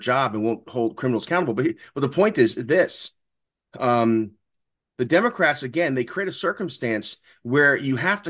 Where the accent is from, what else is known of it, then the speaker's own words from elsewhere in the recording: Bronx, New York, United States; Now, mind you, Andrew and I are originally from New York. I grew up in the Bronx, and I grew up in the Bronx during the bad old days, 1977 blackouts and riots, high crime.